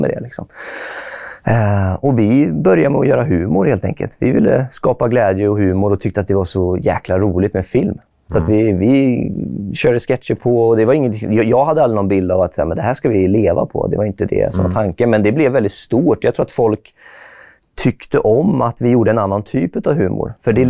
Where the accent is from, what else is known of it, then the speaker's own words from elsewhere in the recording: Strömstad, Västra Götaland County, Sweden; Jag kommer från Strömstad, en liten stad på västkusten.